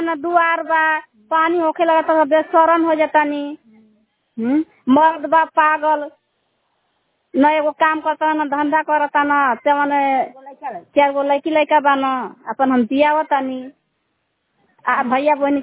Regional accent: Bhabua, Bihar, India; ग्राम बिलान जिला कैमूर भभुआ के निवासी हूँ।

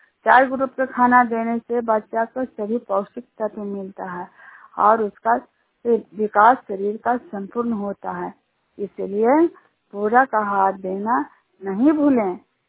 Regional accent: Juniyar, India; Junior गांव के रहने वाली हूँ।

